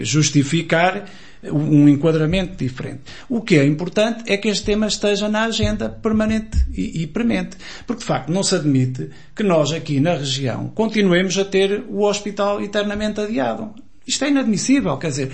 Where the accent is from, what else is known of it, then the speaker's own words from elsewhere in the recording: Aveiro, Portugal; Eu, como aveirense...